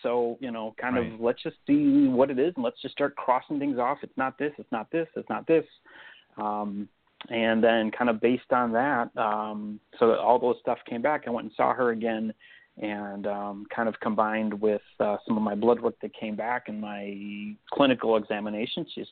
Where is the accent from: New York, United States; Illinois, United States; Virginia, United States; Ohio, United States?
Illinois, United States; Crystal Lake; I'm from the Chicagoland area, so the northwest suburbs out in Crystal Lake.